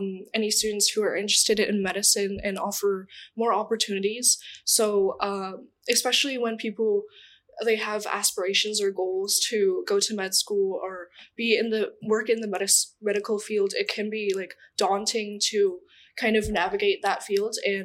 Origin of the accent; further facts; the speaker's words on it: Newmarket, Ontario, Canada; Yeah, I was raised in Canada. I'm from Newmarket, which is like an hour north from here.